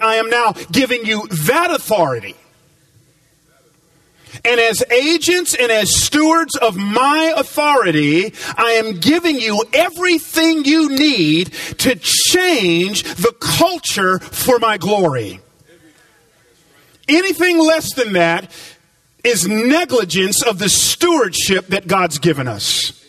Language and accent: English; Atlanta, Georgia, United States; I grew up in Atlanta